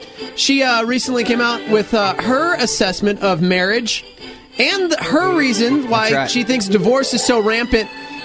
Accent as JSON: {"language": "English", "town": "Lubbock", "region": "Texas", "country": "United States", "said": "Speaking of, I just wanted to get in there that I'm from Lubbock, Texas."}